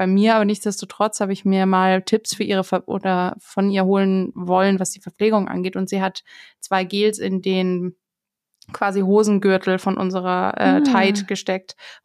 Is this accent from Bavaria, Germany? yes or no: yes; Herrsching, Bavaria, Germany; Also in Herrsching geht der los, wo ich herkomme.